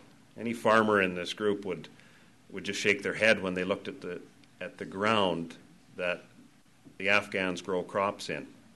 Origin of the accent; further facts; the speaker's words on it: Claresholm, Alberta, Canada; I'm a farmer from Clare's home